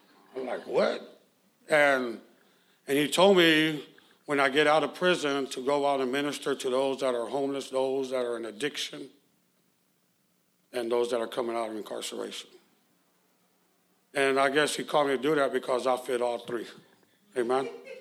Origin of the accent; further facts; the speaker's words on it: Houston, Texas, United States; also born or lived in Los Angeles; I'm from Houston. Born and raised in Houston, and then grew up a lot in California as well, in L.A.